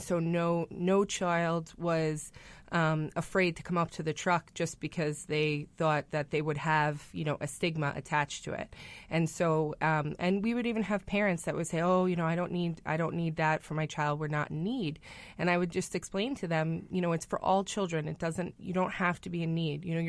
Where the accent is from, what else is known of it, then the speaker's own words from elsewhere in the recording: New York City, New York, United States; now in Indiana, United States; And I'm not actually originally from Indiana. I'm from New York City.